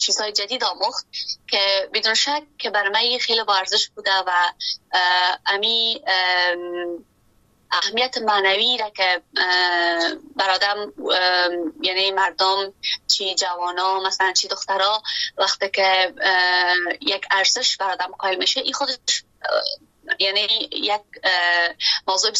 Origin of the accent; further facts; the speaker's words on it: Afghanistan; وقتی که حالا بیرون از افغانستان هستیم